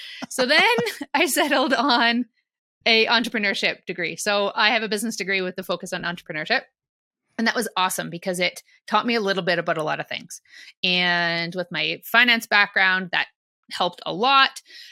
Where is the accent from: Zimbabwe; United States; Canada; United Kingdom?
Canada; Calgary, Alberta; So I am a born and raised Calgarian, and there are not very many of us. Most people in Calgary these days seem to be imports